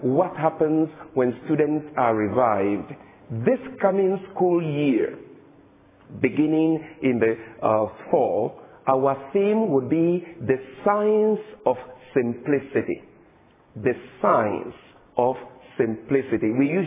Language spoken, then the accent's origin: English; Ghana; Adventists in my home country, one city, we are more than 30,000 members in Ghana.